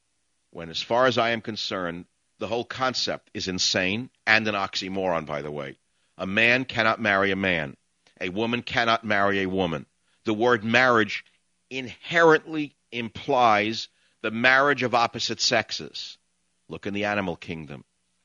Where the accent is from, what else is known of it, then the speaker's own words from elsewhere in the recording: United States; That offends me as an American.